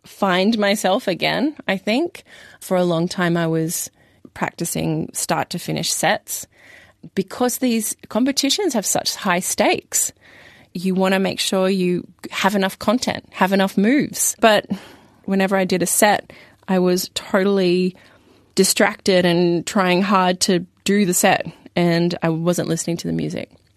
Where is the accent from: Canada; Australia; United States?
Australia; It's so hard as an Australian going to these big international competitions. We're so far away.